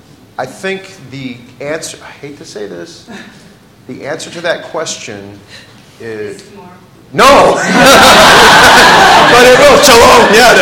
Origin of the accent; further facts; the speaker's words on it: United States; I hate to say this to you Americans, but I'm an American.